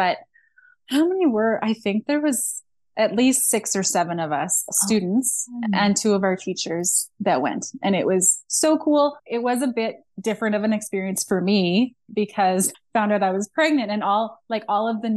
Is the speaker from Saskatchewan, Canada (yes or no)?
yes; Saskatchewan, Canada; And so I'm from Saskatchewan. So I was living near Regina, Saskatchewan.